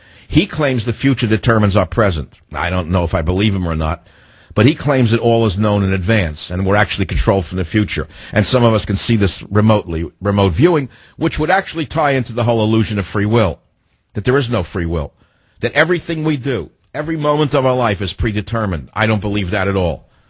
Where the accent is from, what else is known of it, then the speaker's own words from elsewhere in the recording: New York City, New York, United States; born there; when I was born in the Bronx in 1942